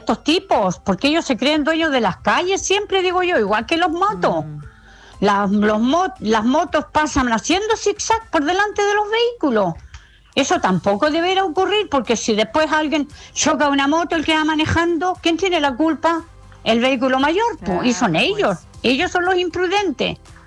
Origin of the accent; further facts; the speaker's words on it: Gorbea, Araucanía, Chile; Yo soy de Gorbea acá, también pasan, pero uno a lo lejos